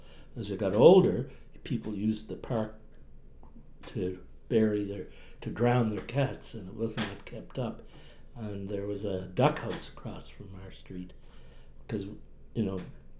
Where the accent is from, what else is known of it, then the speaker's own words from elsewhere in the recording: Nova Scotia, Canada; accent: Cape Breton; I'm talking with a Cape Breton accent. You noticed?